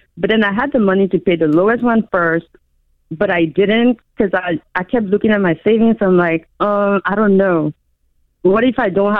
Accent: Maryland, United States; Hi, no, I'm from Maryland.

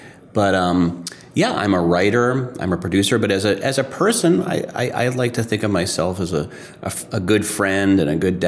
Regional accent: New York City, New York, United States; Well, I grew up in New York City up until I was about 10 years old.

